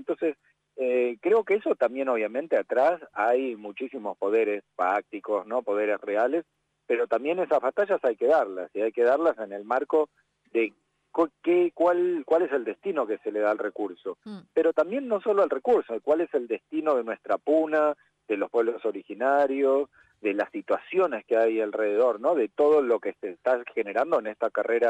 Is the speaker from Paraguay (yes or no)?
no; Argentina; nosotros no podemos gestionar los recursos desde como argentinos